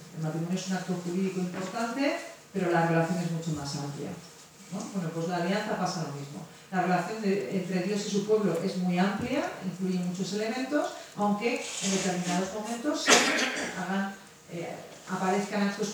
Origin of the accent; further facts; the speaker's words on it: Canary Islands, Spain; esto es de Canarias, yo soy de Canarias y va a una hora menos.